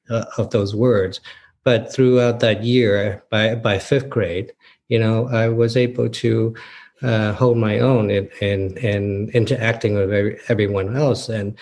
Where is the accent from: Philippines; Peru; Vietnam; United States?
Vietnam; when I was growing up in Vietnam